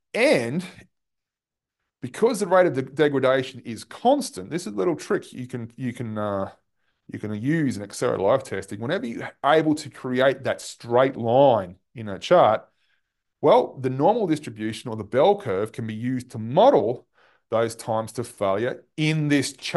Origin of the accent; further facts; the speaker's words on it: Queensland, Australia; my home state in Australia, a place called Queensland. We're near the beaches.